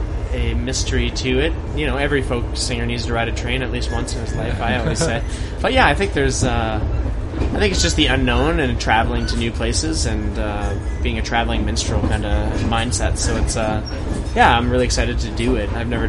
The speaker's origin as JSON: {"language": "English", "town": "Halifax", "region": "Nova Scotia", "country": "Canada", "tie": "born or raised there", "lives_now": "Kelowna, Canada", "said": "My end trip is Halifax, Nova Scotia, my hometown. So I'm living in Kelowna, BC right now, but I was born and raised in Halifax."}